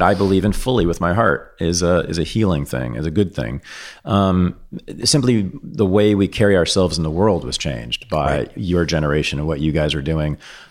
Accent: Berkeley, California, United States; And if people want to see this, you can see it in the movie Berkeley in the 1960s. Yes, it's about my hometown

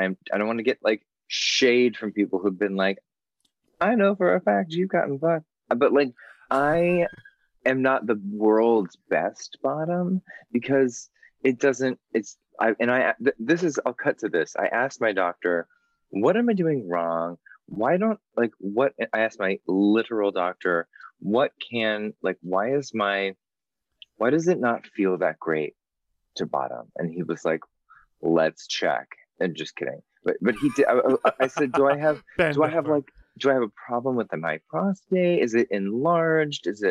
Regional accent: San Antonio, Texas, United States; I mean, our room is actually like I'm from San Antonio, Texas.

